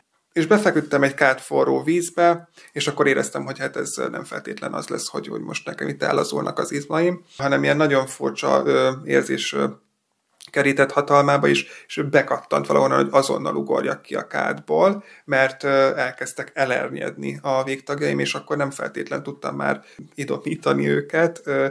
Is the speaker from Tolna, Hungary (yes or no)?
no; Polgár, Hajdú-Bihar, Hungary; én polgárról származom, meg az egész család ott él, vagyis akkor ott éltek